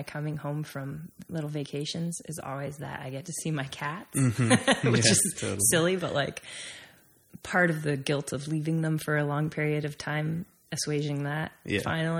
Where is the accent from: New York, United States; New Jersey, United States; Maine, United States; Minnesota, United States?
Maine, United States; also born or lived in Florida; part, I'm a Mainer or at least a New Englander.